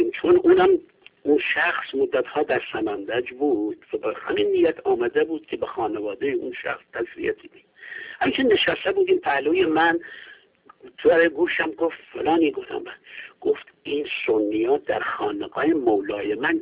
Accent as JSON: {"language": "Persian", "country": "Iran", "accent": "Kurdish", "first_language": "Kurdish", "second_language": "Persian", "said": "خب من لهجه دارم در این زبان فارسی."}